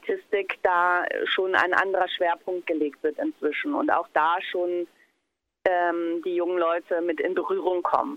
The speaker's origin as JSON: {"language": "German", "town": "Hanover", "region": "Lower Saxony", "country": "Germany", "said": "Ich komme aus Hannover"}